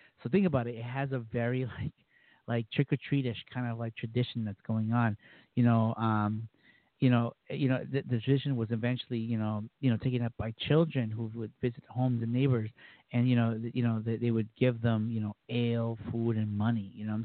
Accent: Boston, Massachusetts, United States; Growing up in the United States, in Boston area, you don't see that tradition kind of alive

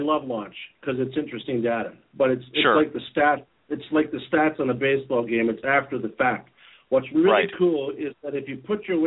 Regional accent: Prince Edward Island, Canada; It's snowing today in Prince Edward Island, but I guarantee you, if people come out to visit us in PEI

